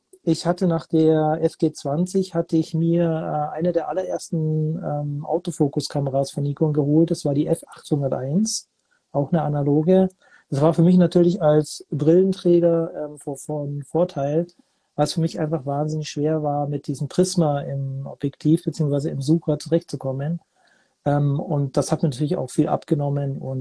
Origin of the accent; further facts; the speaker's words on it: Munich, Bavaria, Germany; Ich komme aus München.